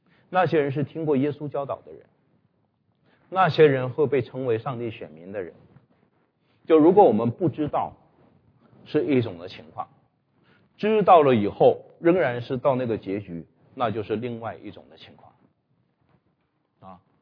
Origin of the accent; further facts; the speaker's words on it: China; 那从这个角度，我是觉得对我们中国人，我特别讲到对中国人在福音上